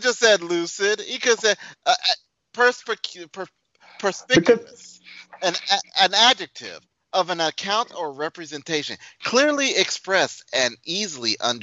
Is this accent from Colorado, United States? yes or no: no; Texas, United States; moved away; I was raised in Texas. I came here in 1983, and this is where everything went down.